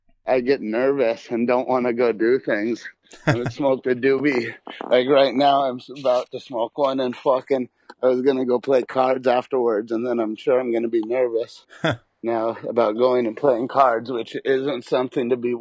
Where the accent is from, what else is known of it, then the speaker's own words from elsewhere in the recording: Mammoth Lakes, California, United States; also born or lived in June Lake / Portland / Oregon / Washington; Mammoth, mostly. When I was real little, I was born at UCI, but most of my life was Mammoth, and then lived in June Lake and then moved up to Portland